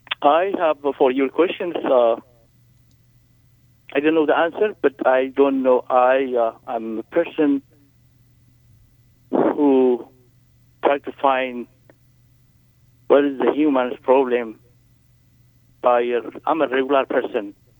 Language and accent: English; Eritrea; English is a second language; Yeah, I'm from Eritrea.